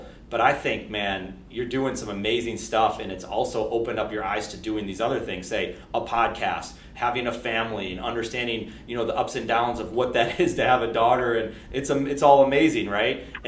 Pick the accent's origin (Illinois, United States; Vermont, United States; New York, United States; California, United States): New York, United States; Buffalo; So it's weird because I'm from Buffalo, New York.